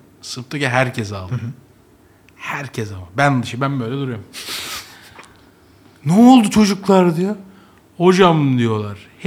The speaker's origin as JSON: {"language": "Turkish", "region": "Ankara", "country": "Turkey", "tie": "born or raised there", "said": "Yeni mahallede büyüdüm Ankara'da. Zaten herkes memur çocuğu, fakir çocuğu."}